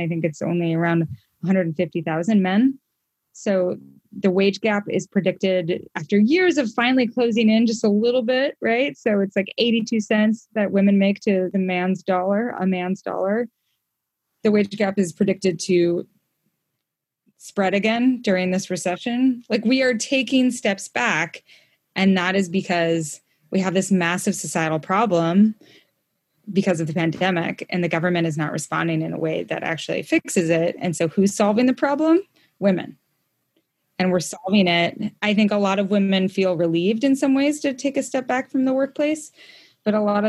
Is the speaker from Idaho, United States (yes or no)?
yes; Idaho, United States; also born or lived in Brooklyn; grew up in Idaho. Like, the landscape of Idaho and Montana and the Mountain West is my landscape.